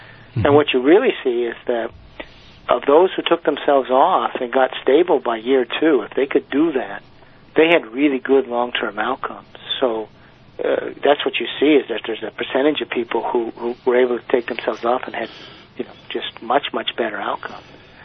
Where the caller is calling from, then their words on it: Boston, Massachusetts, United States; Boston today, yeah.